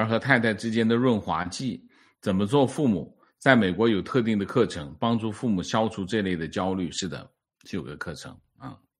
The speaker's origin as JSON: {"language": "Chinese", "region": "Fujian", "country": "China", "said": "我也是福建人，和王先生同学一样"}